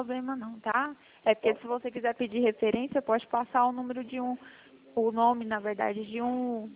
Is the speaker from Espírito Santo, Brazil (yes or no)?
no; Goiânia, Goiás, Brazil; Eu sou daqui de Goiânia